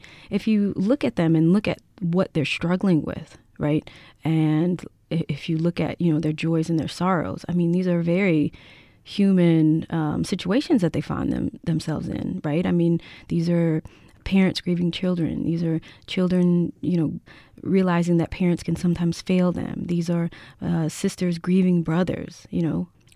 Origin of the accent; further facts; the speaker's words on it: Mississippi, United States; You know, I come from Mississippi, and it's, you know, we're known as like the birthplace of American music in some respects, right?